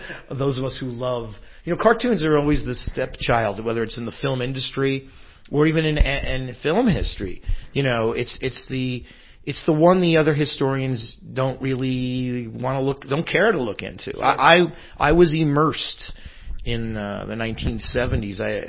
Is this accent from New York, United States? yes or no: yes; New York, United States; There's actually a store. I come from New York, and it may still be there.